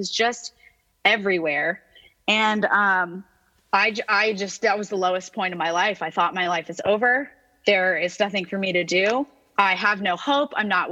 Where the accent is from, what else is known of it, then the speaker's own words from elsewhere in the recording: Orange, California, United States; I grew up in Orange, California. I had a traditional sort of church school experience